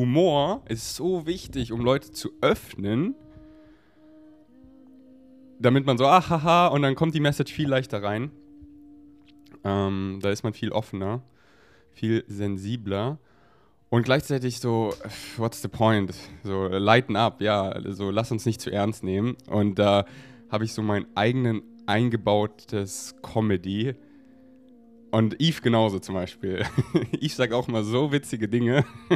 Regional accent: Germany; accent: German; Weil früher war mein deutscher Akzent noch viel stärker und mein Englisch nicht ganz so on point

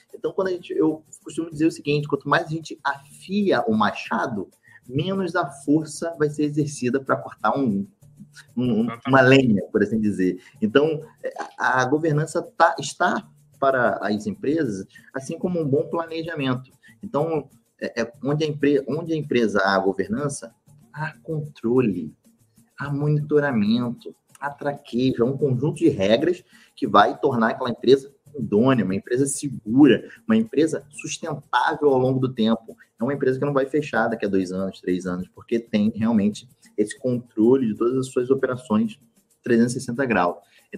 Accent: Rio de Janeiro, Brazil; Eu, como bom carioca, gosto muito de conversar

